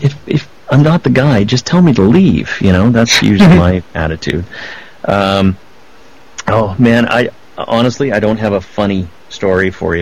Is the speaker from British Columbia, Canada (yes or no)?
yes; Vancouver, British Columbia, Canada; And I said, well, that's because I'm from Vancouver. I'm just in town doing another project right now, and I got hired on this.